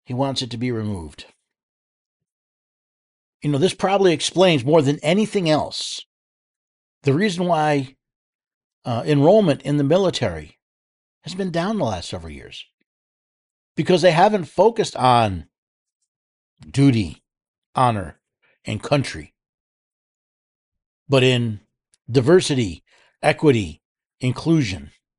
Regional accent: New York City, New York, United States; born there; Now, I was born in New York City. I lived in upstate New York.

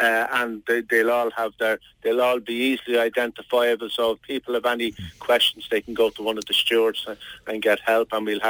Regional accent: Ireland; We want everyone as Irish, like as Wolf Tone said, he wanted the citizens to be known as Irishmen. You know, we're all Irishmen and women

